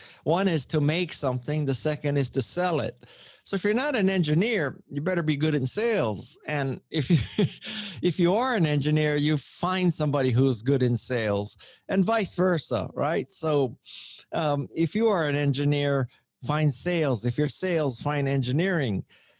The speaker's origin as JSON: {"language": "English", "town": "Honolulu", "region": "Hawaii", "country": "United States", "tie": "born or raised there", "said": "I grew up in Honolulu, Hawaii. I went to a college prep school. I come from a lower middle class family in Hawaii."}